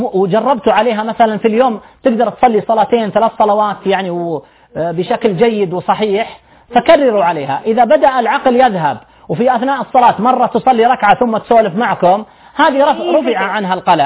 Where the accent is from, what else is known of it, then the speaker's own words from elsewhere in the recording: Saudi Arabia; عندنا في السعودية